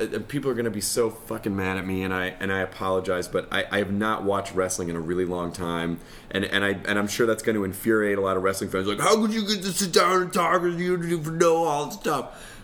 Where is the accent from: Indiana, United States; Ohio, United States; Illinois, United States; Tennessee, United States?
Tennessee, United States; Memphis; But I grew up in Memphis